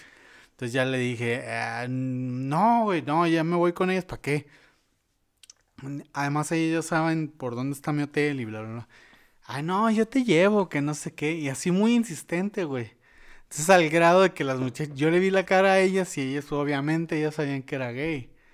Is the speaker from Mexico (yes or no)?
yes; Tijuana, Baja California, Mexico; que te seguro cruzaras a Estados Unidos diario, porque le dije que era de Tijuana